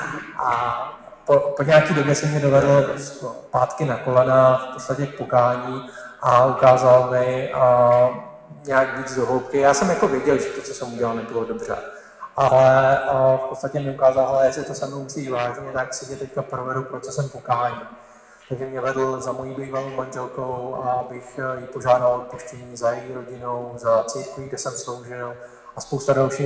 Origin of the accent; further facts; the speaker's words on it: Liberec, Liberec Region, Czechia; now in Olomouc, Czechia; Pocházím tady kousek ze severu, z Liberce. Tam jsem se narodil, ale jinak teďka momentálně už 9. rokem, tak žiju v Olomouci.